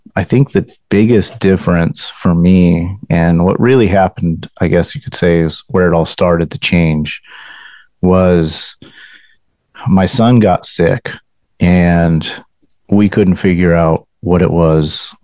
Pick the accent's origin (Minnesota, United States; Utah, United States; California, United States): California, United States; I'm from Southern California, conservative. Our votes don't count.